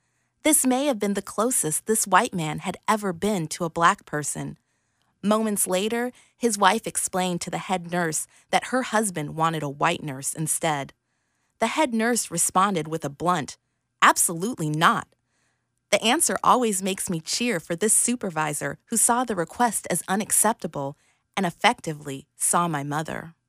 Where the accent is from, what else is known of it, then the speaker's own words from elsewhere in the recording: Anchorage, Alaska, United States; 40 years ago, my mother's brown skin was a bit unusual in my hometown of Anchorage, Alaska.